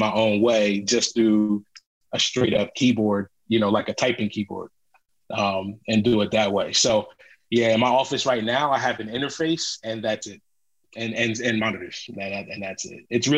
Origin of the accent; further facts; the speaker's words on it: Philadelphia, Pennsylvania, United States; Now, obviously, like I'm from Philly.